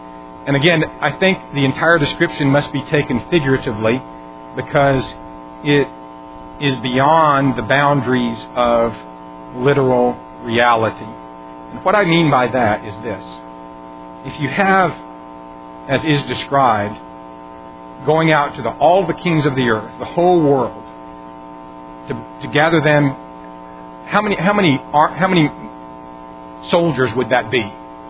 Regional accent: Colorado, United States; the big mountains that you might see in the Smokies or out where I grew up in Colorado.

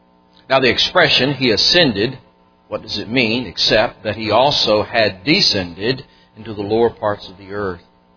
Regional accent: Louisville, Kentucky, United States; I grew up in Louisville, Kentucky. There were a number of churches in the Louisville area that were 300 plus.

